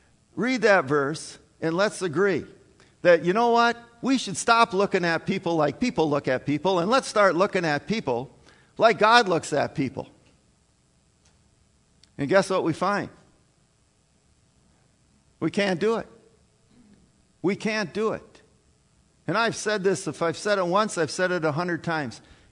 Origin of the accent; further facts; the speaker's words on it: Minnesota, United States; I can remember, you know, when I grew up on the Iron Range, there was a person who said this.